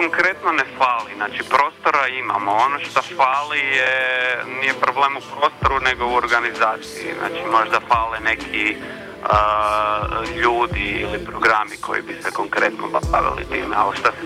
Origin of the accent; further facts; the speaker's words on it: Zagreb, City of Zagreb, Croatia; accent: Zagreb (purger); also born or lived in Rijeka; u Zagrebu sam proveo toliko vremena da je meni tipa moj naglasak ovaj burgerski mi je skroz normalan, koji nisam uopće osvijestio do prije par godina dok sam živio u Rijeci par godina, i onda su me ljudi onak malo kao dezali zbog mog burgerskog naglaska.